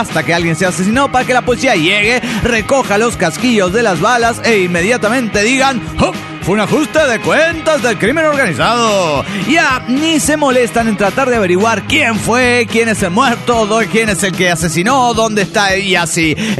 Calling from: Coacalco, State of Mexico, Mexico; de Coacalco.

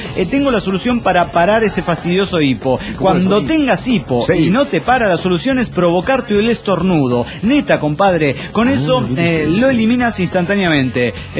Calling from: Coatzacoalcos, Veracruz, Mexico; de Cotzacoaca.

